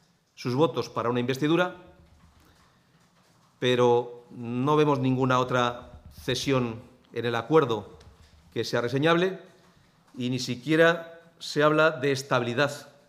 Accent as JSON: {"language": "Spanish", "region": "Castile and León", "country": "Spain", "said": "nos afecta como ciudadanos de Castilla y León y nos perjudica como ciudadanos de esta comunidad autónoma, y creo que nos perjudica como españoles."}